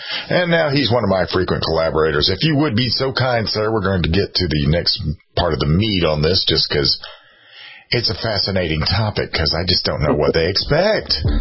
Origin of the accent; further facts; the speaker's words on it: Columbia, South Carolina, United States; now I'm from Columbia, South Carolina. I went to Hopkins Junior High School. I went to Burnside Elementary School. I would have gone to Lower Richland High School back in the 70s.